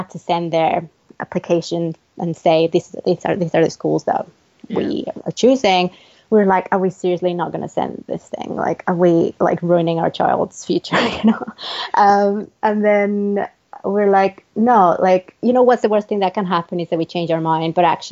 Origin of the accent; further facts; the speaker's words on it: Mexico City, Mexico; moved away as an adult; now in United Kingdom; I'm originally Mexican. Was born and raised in Mexico City, and my husband is British, and I've been living in the UK for about 12 years.